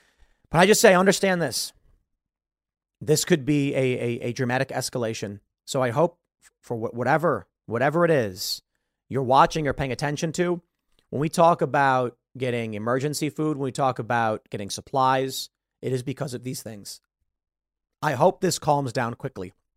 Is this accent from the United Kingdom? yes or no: no; Chicago, Illinois, United States; I think I understand this because I grew up in Chicago.